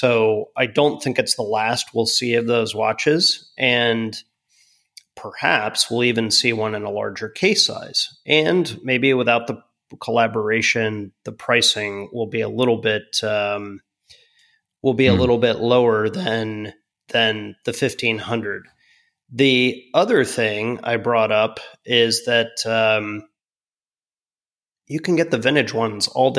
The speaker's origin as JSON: {"language": "English", "region": "Florida", "country": "United States", "tie": "born or raised there", "said": "So when I grew up in South Florida, all my friends, literally"}